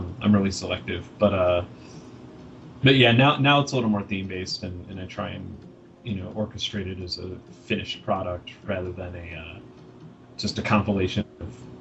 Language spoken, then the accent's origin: English; Chicago, Illinois, United States; Simply growing up in South Chicago, that's where the whole scene kind of started.